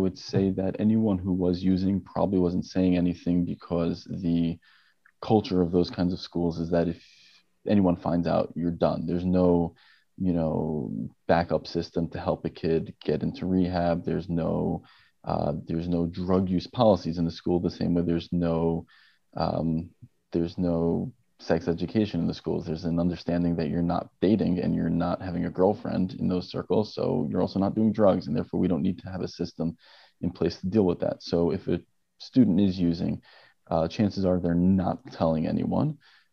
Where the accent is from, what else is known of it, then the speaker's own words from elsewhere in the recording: New York, United States; now in Illinois, United States; So I am a psychologist in Illinois, and I grew up in New York in a more right-wing culture